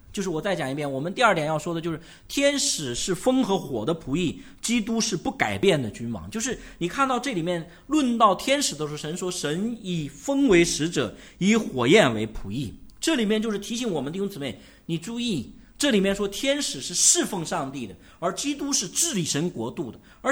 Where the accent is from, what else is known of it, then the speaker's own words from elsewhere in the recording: China; 我们中国人就是，我说中国是一个求神迹的一个民族